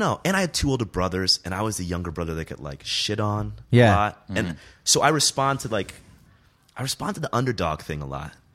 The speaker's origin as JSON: {"language": "English", "region": "Vermont", "country": "United States", "tie": "born or raised there", "also_born_or_lived": "Rhode Island", "said": "Born in Rhode Island, raised in Vermont."}